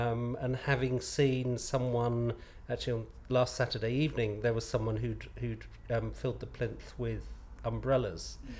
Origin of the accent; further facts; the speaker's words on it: Enfield, London, United Kingdom; now in London, United Kingdom; I was born in North London. Both my parents were from North London. So I was brought up in Enfield on the sort of northern edge of London, but in 10 years ago, moved to where I am now, just around the corner from the British Museum.